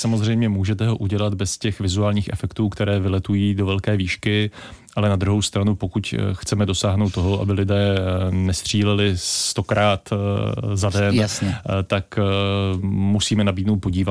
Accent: Trutnov, Hradec Králové Region, Czechia; No, narodil jsem se v Trutnově.

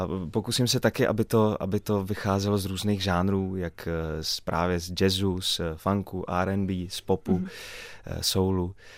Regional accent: Ostrava, Moravian-Silesian Region, Czechia; Já jsem 17 let žil v paneláku na Ostravě Jih, v Ostravě Jih. Takže vycházím tady z tohohle betonového království, kde jsme se všichni znali.

